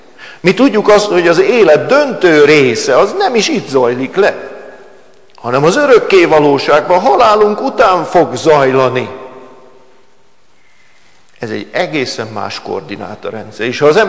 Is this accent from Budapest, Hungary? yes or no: yes; Budapest, Hungary; Hát mi budapesti emberek vagyunk